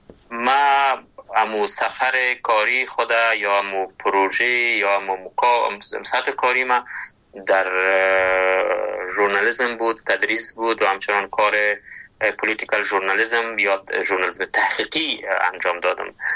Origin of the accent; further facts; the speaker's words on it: Kabul, Afghanistan; ما در کابل به دنیا آمدیم، ولی در اصل از لغمان هستم